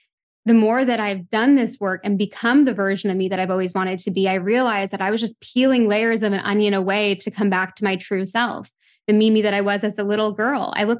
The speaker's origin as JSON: {"language": "English", "town": "Toronto", "region": "Ontario", "country": "Canada", "tie": "born or raised there", "said": "growing up in Toronto, a big city"}